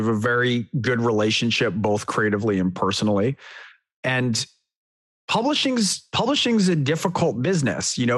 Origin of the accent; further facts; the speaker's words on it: California, United States; I think that's part of why I grew up in California.